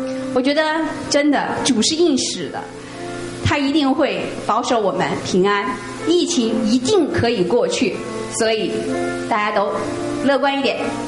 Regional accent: Wuhan, Hubei, China; 我就是武汉人，是土生土长的武汉人。那么从出生到上学一直到后来的工作，我都是在武汉，所以我三分之二的时间是在武汉度过的。我的朋友、同学、亲人、同事绝大部分都在武汉。

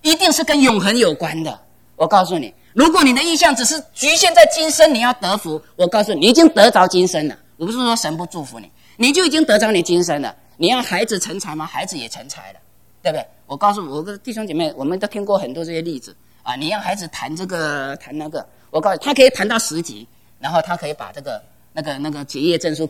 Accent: China; 我们中国人的观念，万般皆下品，唯有什么啊？读书高

